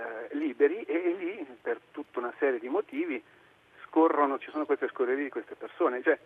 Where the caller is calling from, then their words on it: Città di Castello, Umbria, Italy; telefono dalla città di Castello, in provincia di Perugia.